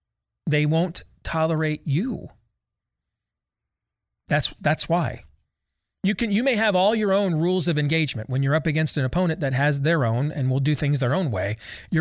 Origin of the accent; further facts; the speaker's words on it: Michigan, United States; might have ended up back in my home state of Michigan